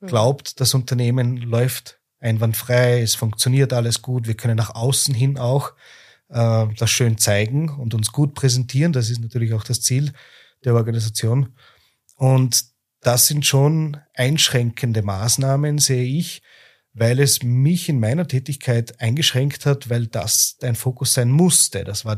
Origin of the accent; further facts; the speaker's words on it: Upper Austria, Austria; now in Vienna, Austria; Bin dann 2017 nach Wien hergekommen. Ich bin eigentlich aus Oberösterreich. Bin da aufgewachsen, habe dort meine Lehre gemacht, habe da auch meine Freunde und teilweise noch meine Familie dort.